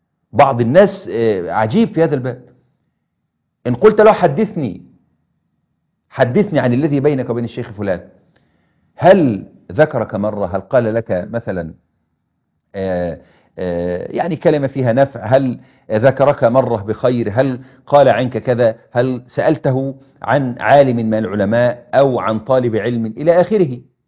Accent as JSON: {"language": "Arabic", "country": "Egypt", "said": "عندنا في مصر"}